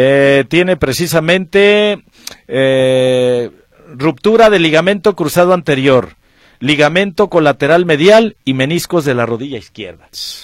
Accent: Jerez, Zacatecas, Mexico

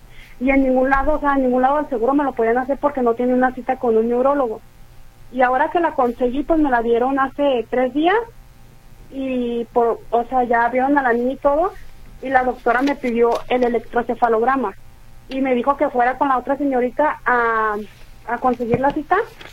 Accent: Teuchitlán, Jalisco, Mexico; Yo soy de Teuchitlán.

